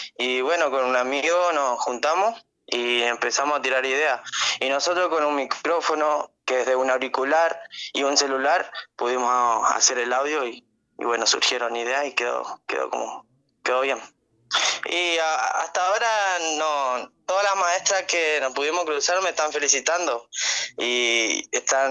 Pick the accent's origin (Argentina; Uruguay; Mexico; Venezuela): Argentina; Vera, Santa Fe; Yo soy de, sí, de Vera Santa Fe, tengo 19 años y soy del Colegio Superior, número 42.